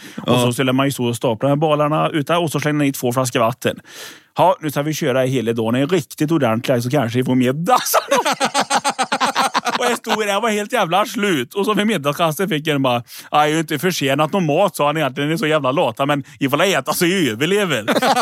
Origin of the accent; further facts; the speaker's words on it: Uvre, Västra Götaland County, Sweden; born there; Jag är född i Uvre, det är mellan Järpås och Härjeva.